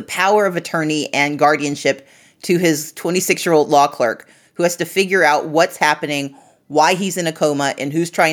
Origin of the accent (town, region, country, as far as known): Mississippi, United States; born or raised there; also born or lived in Georgia